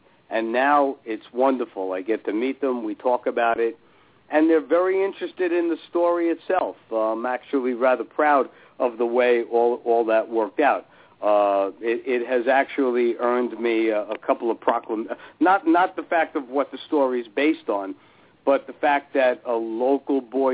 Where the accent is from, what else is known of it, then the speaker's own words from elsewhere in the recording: Union City, New Jersey, United States; there was a page called I Grew Up in Union City, and I grew up in Union City, New Jersey.